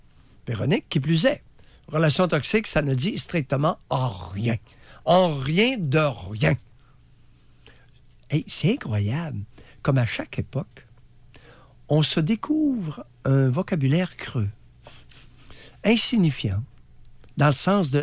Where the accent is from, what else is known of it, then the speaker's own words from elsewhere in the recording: Quebec, Canada; je pense que je suis un Québécois, peu importe l'âge, à 70 ans, et écoute, le froid me fait du bien.